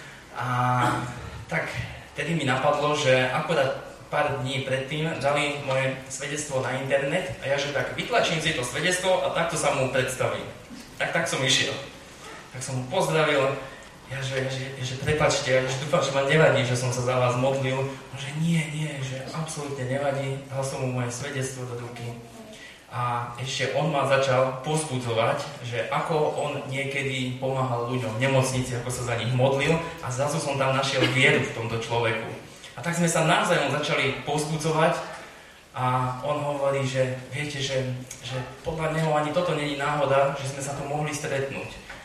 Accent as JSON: {"language": "Slovak", "town": "Dunajská Streda", "region": "Trnava Region", "country": "Slovakia", "said": "tam u nás v Dunajskej strede, tam máme také dvojjazyčné obecenstvo, alebo ľudskú populáciu, sú tam aj Slováci, aj Maďari."}